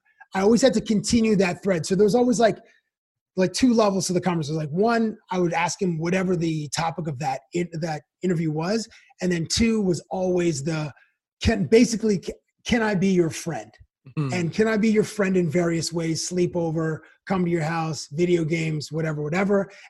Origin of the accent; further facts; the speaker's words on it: Canada; we grew up in Canada, so we're never going to be in the majority of anything